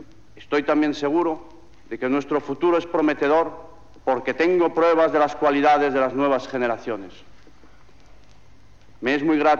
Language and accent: Spanish; Spain; Europa deberá contar con España, los españoles somos europeos.